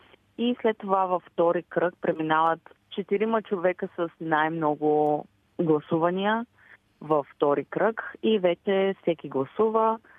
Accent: Varna, Varna Province, Bulgaria; born there; Аз съм родена във Варна

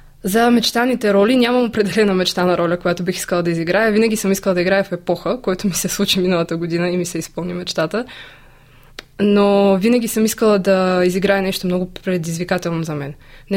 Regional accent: Russia; Bulgarian is a second language; аз не съм българка, аз съм рускиня и много се притеснявах в началото

